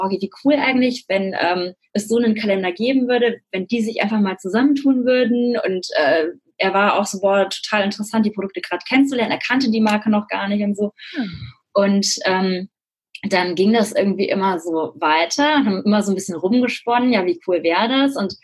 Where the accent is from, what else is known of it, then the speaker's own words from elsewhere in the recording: Cologne, North Rhine-Westphalia, Germany; ich komme aus Köln, er aus Münster, wir wohnen beide jetzt in Köln